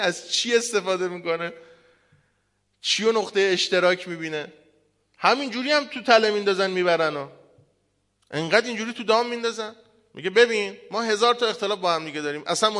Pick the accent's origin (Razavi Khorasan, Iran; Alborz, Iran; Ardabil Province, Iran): Razavi Khorasan, Iran; Mashhad; ما مشهدیم و حرم امام رضاییم